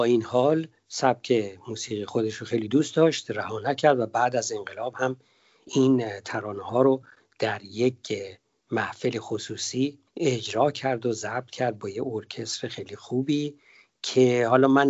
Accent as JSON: {"language": "Persian", "town": "Ahvaz", "region": "Khuzestan", "country": "Iran", "said": "ما که اهوازی هستیم و خوزستانی هستیم"}